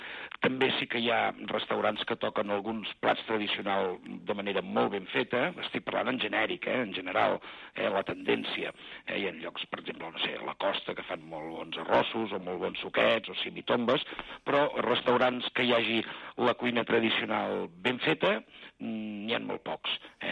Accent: Girona, Catalonia, Spain; vam posar de Girona perquè nosaltres som de Girona

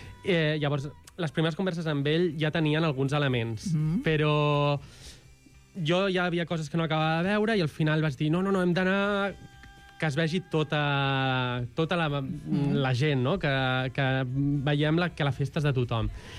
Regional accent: Barcelona, Catalonia, Spain; pels que som barcelonins i a l'adolescència hem anat a les festes i als concerts de la Mercè

